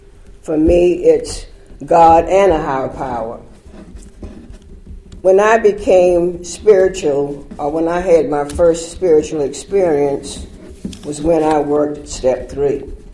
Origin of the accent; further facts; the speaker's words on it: Savannah, Georgia, United States; also born or lived in New York City; I grew up in Savannah and had a career in New York City.